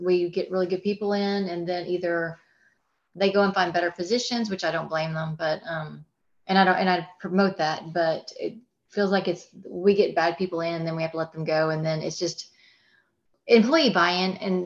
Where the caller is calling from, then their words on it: Dahlonega, Georgia, United States; I'm actually the mountains of Georgia, Dahlonega, Georgia.